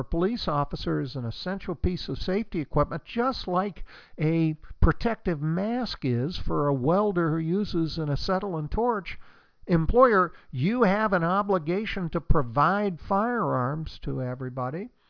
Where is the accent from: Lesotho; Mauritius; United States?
United States; Oregon; There's a rather notorious case in my home state of Oregon